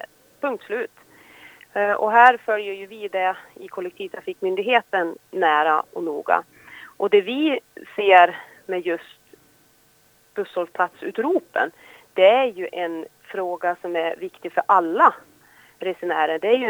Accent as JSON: {"language": "Swedish", "town": "Borlänge", "region": "Dalarna County", "country": "Sweden", "moved": "yes", "lives_now": "Härnösand, Sweden", "said": "Jag är 41 år och kommer ifrån Härnösand, eller jag bor i Härnösand men kommer ursprungligen ifrån Borlänge i Dalarna. Jag bor i en by som heter Sörgården utanför Härnösand och har sedan jag flyttade hit för snart 17 år sedan"}